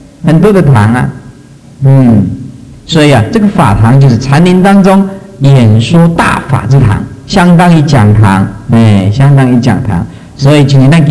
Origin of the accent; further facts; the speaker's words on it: Taiwan; 我们台湾人真的是很伟大，你知道吗？但是我是台湾人